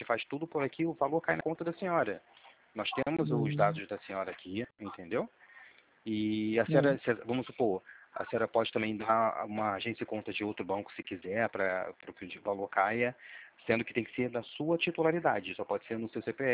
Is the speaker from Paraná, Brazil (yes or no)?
no; Niterói, Rio de Janeiro, Brazil; now in Itaboraí, Brazil; Sendo que eu moro em Niterói, eu sou de Niterói, mas eu vivo em Itaboraí porque o pai dela, da minha esposa, tem um sítio aí.